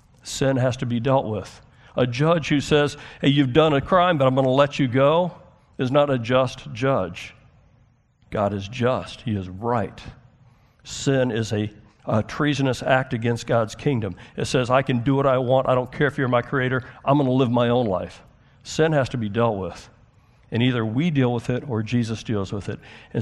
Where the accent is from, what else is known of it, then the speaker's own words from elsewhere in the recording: United States; I'm American. I don't like that. Like, it's in my blood to fight.